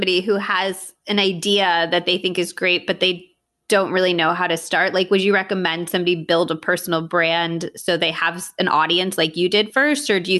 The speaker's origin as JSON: {"language": "English", "region": "California", "country": "United States", "lives_now": "New York, United States", "said": "I'm from California. I live in New York now. And I'm always like, should I move back to California"}